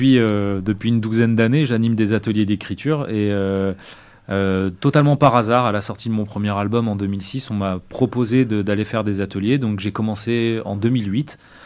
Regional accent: Chartres, Centre-Val de Loire, France; Je ne suis pas du tout de Bergerac, je suis originaire de Chartres.

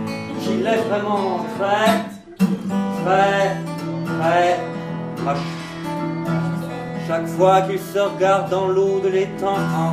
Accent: Grand Est, France; D'Alsace.

